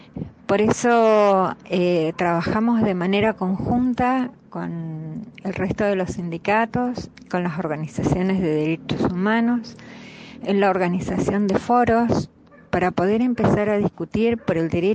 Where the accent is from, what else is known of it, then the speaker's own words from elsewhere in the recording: Argentina; nosotros, como argentinos, como argentinas